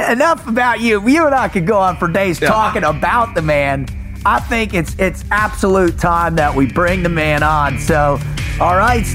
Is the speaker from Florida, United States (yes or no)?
yes; Florida, United States; I mean, I grew up in South Florida, right?